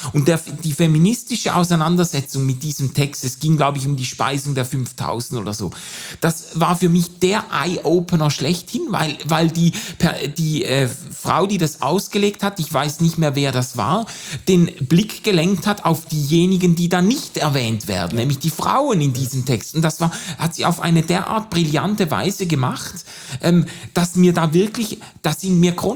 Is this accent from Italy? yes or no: no; Switzerland; als Schweizer, Europäer, weißer Mann, als privilegierter Mensch